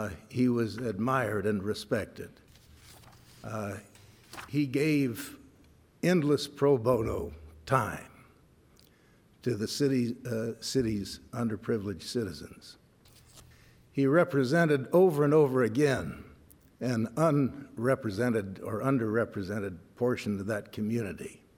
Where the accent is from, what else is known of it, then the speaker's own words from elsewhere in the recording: Dayton, Ohio, United States; from Dayton